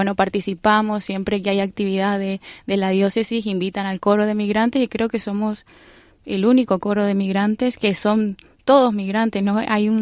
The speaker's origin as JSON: {"language": "Spanish", "region": "northern Argentina", "country": "Argentina", "said": "Soy del norte de Argentina, que no estoy cerca del mar."}